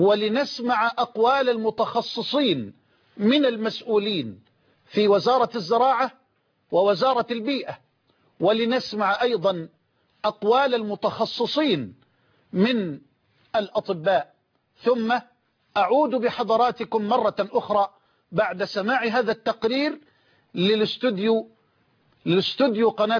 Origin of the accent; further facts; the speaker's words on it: Egypt; في بلدنا مصر